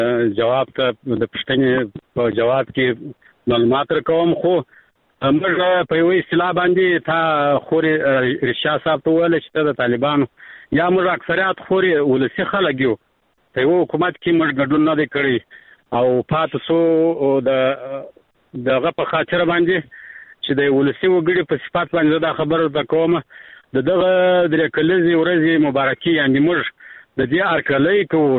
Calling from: Arghandab, Kandahar, Afghanistan; لکندار ولایت ارغنداب ولسوالۍ سه د ټلیفون په کار شم خورې

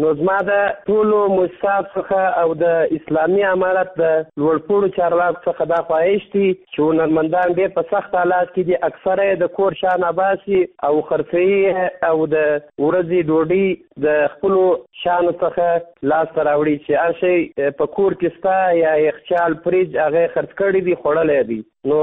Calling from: Kandahar, Afghanistan

